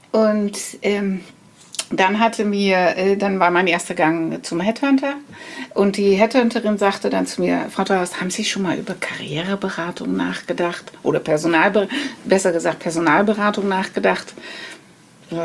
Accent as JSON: {"language": "German", "country": "Netherlands", "second_language": "German", "lives_now": "Hamburg, Germany", "said": "ich bin Holländerin. Das hat man vielleicht schon gehört."}